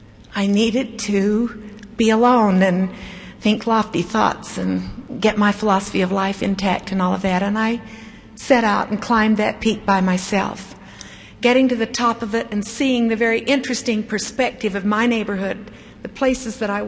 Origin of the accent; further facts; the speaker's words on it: Salt Lake City, Utah, United States; I grew up in Salt Lake City on Capitol Hill.